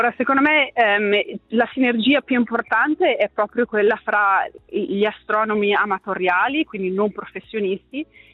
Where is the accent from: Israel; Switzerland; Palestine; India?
Switzerland; Ticino; moved away as an adult; io sono nata e cresciuta in Ticino, nel Locarnese, e malgrado il fatto che sono via dal Ticino ormai da tanti anni, sono andata via per gli studi universitari troppi anni or sono, comunque per me il Ticino è casa